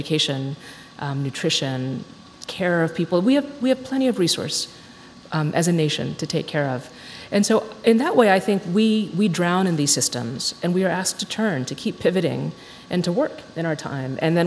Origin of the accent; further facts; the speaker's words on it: Texas, United States; and I grew up in Texas